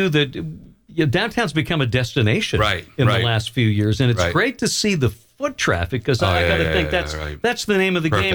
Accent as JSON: {"language": "English", "town": "Bangor", "region": "Maine", "country": "United States", "tie": "born or raised there", "said": "Well, and I grew up in Bangor, and so... I remember when that was it."}